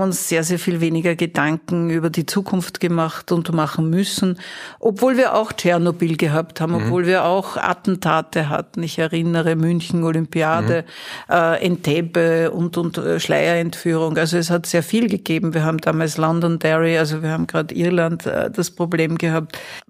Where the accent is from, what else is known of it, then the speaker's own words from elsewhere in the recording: Vienna, Austria; Also ich bin in Wien geboren, komme eigentlich in vierter oder fünfter Generation aus Wien, bin also eine Ur-Wienerin. Inzwischen sage ich, mehr Ostösterreicher geht fast nicht, weil ich wohne jetzt in Niederösterreich, bin Ur-Wienerin und arbeite im Burgenland.